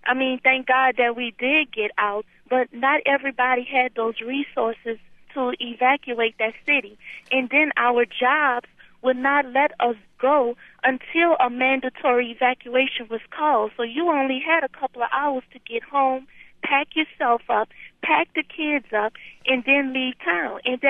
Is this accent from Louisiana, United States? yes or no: yes; New Orleans, Louisiana, United States; And from my point of view, being born and raised in New Orleans, I say that my state officials are first to blame because they're the ones that live there.